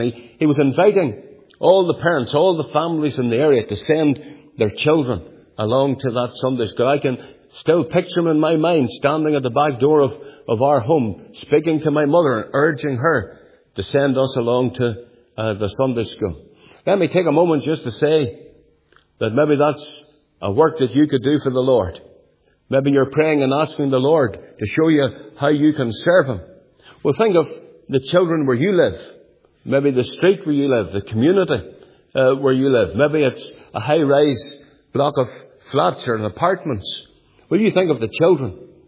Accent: Northern Ireland, United Kingdom; I'm just a boy, just a lad, growing up in Northern Ireland at that time when Dr. Paisley was so prominent.

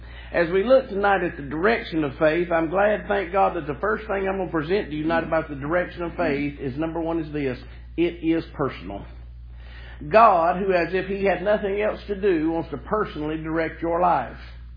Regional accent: the South, United States; now I'm a Southerner. Some of y'all are not born down here, but I have.

